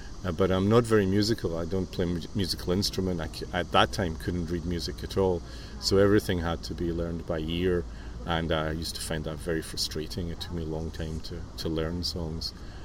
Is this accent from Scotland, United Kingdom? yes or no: yes; Glasgow, Scotland, United Kingdom; I come from Glasgow, in Scotland.